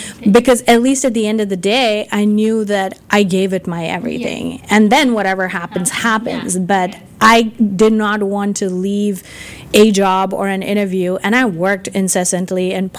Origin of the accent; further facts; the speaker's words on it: India; So I grew up in India and grew up with very limited means.